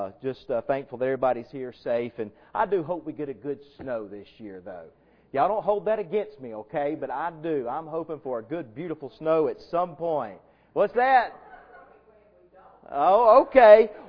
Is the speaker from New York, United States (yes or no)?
no; South Carolina, United States; I'm a boy from South Carolina. I had to do it.